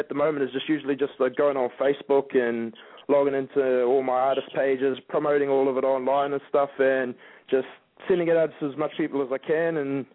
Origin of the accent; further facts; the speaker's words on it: New Zealand; Yeah, I did actually. I went around my hometown first and did a little bit of a bit of it over in, like, my hometown. And then I went to Auckland City right in one of the...